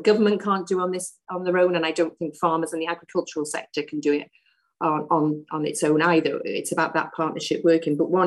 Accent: Wales, United Kingdom; I'm from North Wales

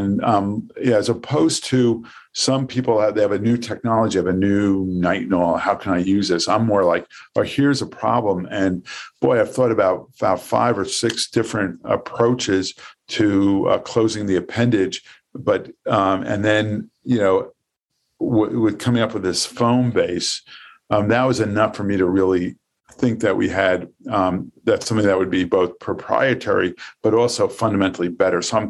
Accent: New York, United States; You know, it's like I grew up in New York.

